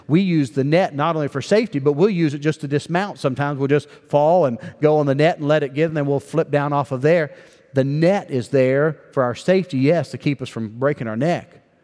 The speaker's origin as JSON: {"language": "English", "town": "Wellsburg", "region": "West Virginia", "country": "United States", "tie": "born or raised there", "also_born_or_lived": "Wheeling", "said": "I was born in Wheeling, West Virginia. We lived in Wellsburg, West Virginia, which is in the northern panhandle of the state."}